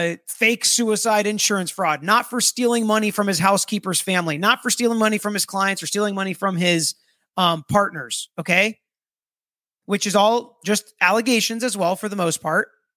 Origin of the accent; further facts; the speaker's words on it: Florida, United States; You guys tell me, right? Because I'm from Florida.